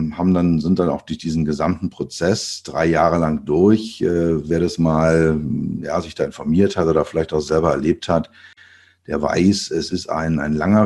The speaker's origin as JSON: {"language": "German", "region": "Berlin", "country": "Germany", "said": "Für mich als Berliner damals irgendwie, naja, also nicht ernst zu nehmen, weit weg."}